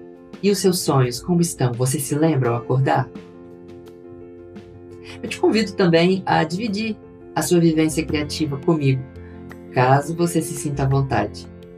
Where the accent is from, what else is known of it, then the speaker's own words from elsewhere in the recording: Vila Velha, Espírito Santo, Brazil; sou de Vila Velha, Espírito Santo.